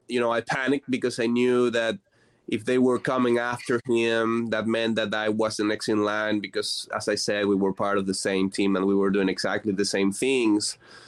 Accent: Caracas, Capital District, Venezuela; I'm from Caracas, the capital.

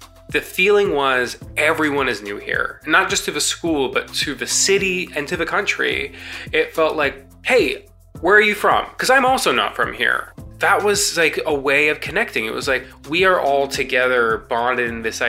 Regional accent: Mississauga, Ontario, Canada; That's because when I grew up in Mississauga, it was a time where a lot of people were moving in. My mom's Brazilian, my dad's Iranian

